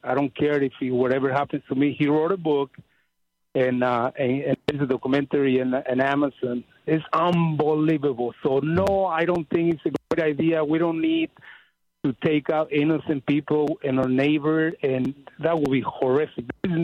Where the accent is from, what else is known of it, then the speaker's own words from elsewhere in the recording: Mexico; English is a second language; I follow the stuff because I'm from Mexico. I have a lot of family there.